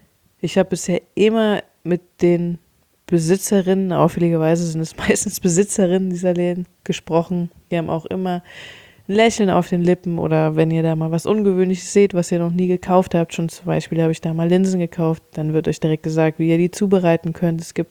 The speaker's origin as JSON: {"language": "German", "town": "Cologne", "region": "North Rhine-Westphalia", "country": "Germany", "said": "ich komme aus Köln, wir haben hier die Kioskultur"}